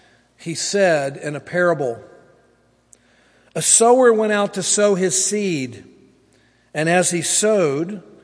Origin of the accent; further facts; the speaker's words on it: Tennessee, United States; also born or lived in Georgia / Florida; And I did meet Doug when I was a Floridian, but before that I was from Georgia and originally from Tennessee. And you'll hear a little bit of that still there in my voice.